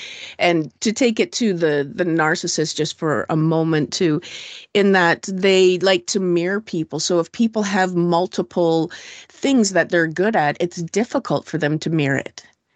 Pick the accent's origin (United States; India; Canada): Canada; as a Canadian